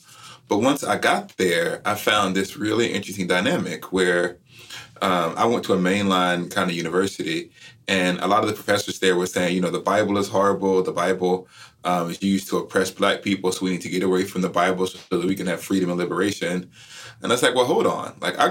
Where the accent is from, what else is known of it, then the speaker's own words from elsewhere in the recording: Alabama, United States; And when I grew up in Alabama, my pastors said that the God of the racists was a false God